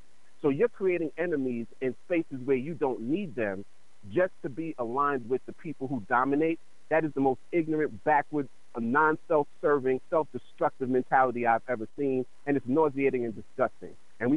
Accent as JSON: {"language": "English", "country": "Trinidad & Tobago", "lives_now": "Brooklyn, United States", "said": "I'm an immigrant from the Caribbean, a black Caribbean island, Trinidad and Tobago, twin island nation. I have relatives from Venezuela who are black, Spanish-speaking Venezuelans, and it took me moving to this country, to Brooklyn, for my family moving to Brooklyn"}